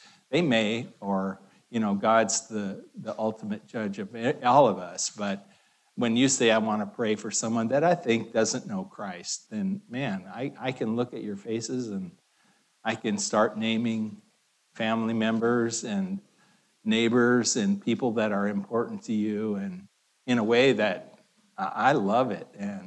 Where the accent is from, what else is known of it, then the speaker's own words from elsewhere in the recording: Seattle, Washington, United States; so I grew up in West Seattle